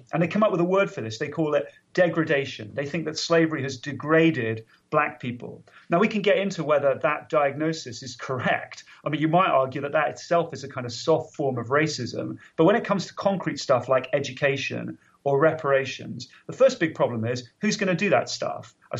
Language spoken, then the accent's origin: English; United Kingdom; also born or lived in United States; I'm from Britain, right? I spent 10 years in the US